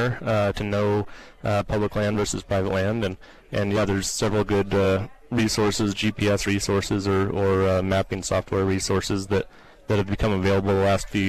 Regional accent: Durango, Colorado, United States; now in Salida, United States; Originally, I'm from Durango, but yeah, I've lived in Colorado most of my life. I've been in Salida now for 6 years as the biologist there.

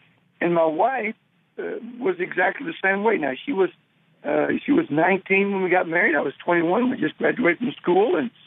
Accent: Dallas, Texas, United States; All righty. I grew up in Dallas, Texas.

